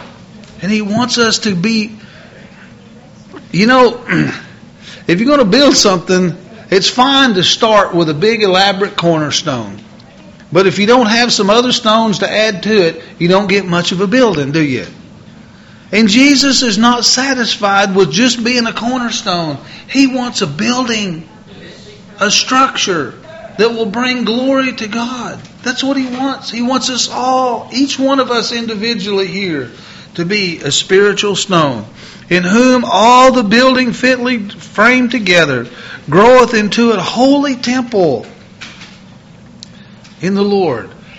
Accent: Missouri, United States; moved away as an adult; now in Oklahoma, United States; I moved from Missouri to Oklahoma as a young man. And as a young man on the job, anytime I'd done something that they thought was a little bit less than just complying with their wishes, they called me a hard-headed Missourian.

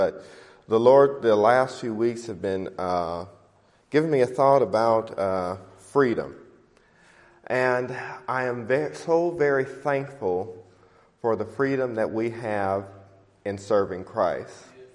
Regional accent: Pacoima, California, United States; from Pacoima, California

